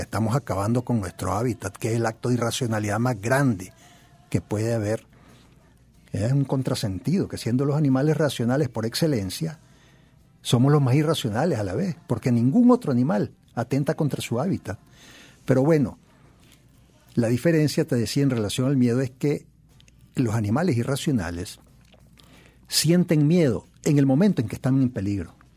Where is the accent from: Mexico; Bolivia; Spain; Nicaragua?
Nicaragua; porque al final de cuentas todos somos nicaragüenses